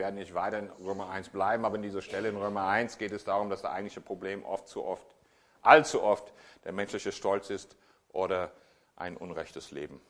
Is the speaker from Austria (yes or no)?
no; Wyoming, United States; Ja, ich bin auch in Wyoming aufgewachsen, das mitten in den Bergen.